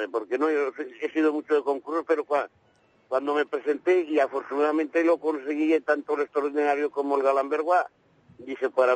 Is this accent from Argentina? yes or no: no; Calanda, Aragon, Spain; now in Barcelona, Spain; para mí es mi pueblo, para mí. Es Calanda, pero a Calandá.